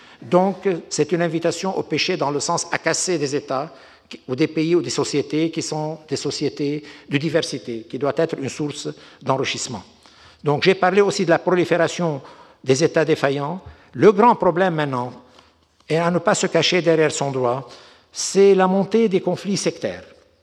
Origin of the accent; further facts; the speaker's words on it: Beirut, Beirut Governorate, Lebanon; malheureusement, je viens de Beyrouth, donc.